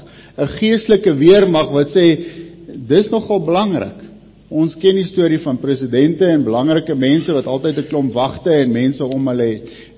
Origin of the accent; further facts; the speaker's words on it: Polokwane, Limpopo, South Africa; born there; Ek is gebore hierso in Pietersburg of Polokwane nog by die ou hospitaal.